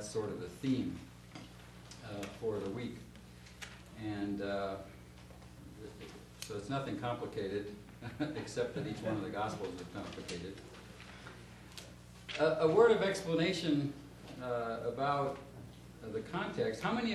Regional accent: Valparaiso, Indiana, United States; I come from Valparaiso, Indiana. I teach theology at Valparaiso University.

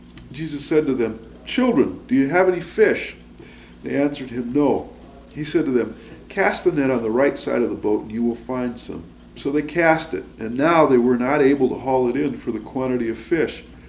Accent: Wisconsin, United States; When I was growing up in North Wisconsin, I had always dreamed of having an opportunity to try out my fly fishing skills on the rivers of Montana and the Pacific Northwest.

